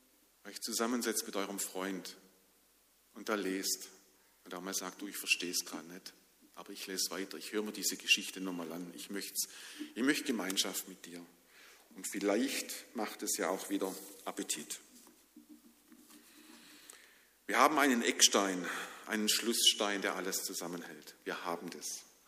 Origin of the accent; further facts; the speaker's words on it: Baden-Württemberg, Germany; born there; wurde ich geboren in Schwabenland, ein Deutscher, unter preußischer Flagge. So ist es halt, wenn man in Biesinger groß wird.